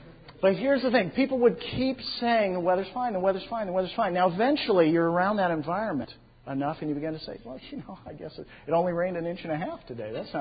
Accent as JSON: {"language": "English", "region": "California", "country": "United States", "tie": "born or raised there", "also_born_or_lived": "Seattle", "said": "Now, when Maria and I, we lived in Seattle for 9 years. Okay. Now, we're both born and raised in California."}